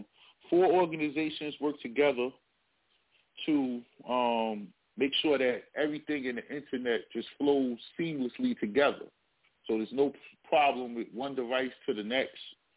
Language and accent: English; New Jersey, United States; I'm from New Jersey, you know what I'm saying? So car thieves has always been a big deal there.